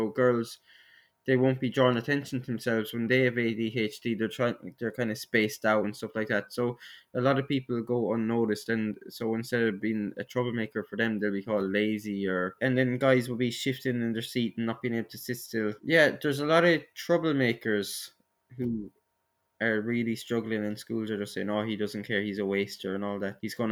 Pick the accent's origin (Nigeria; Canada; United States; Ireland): Ireland; Munster; I'm from Clare, I'm 27 years old.